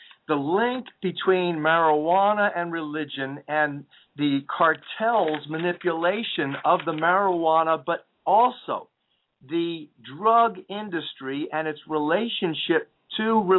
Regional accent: New Jersey, United States; I grew up in New Jersey. It's likewise as corrupt in New Jersey.

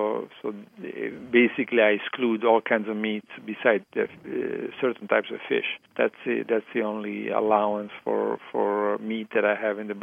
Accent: Italy; you know, I'm from Italy

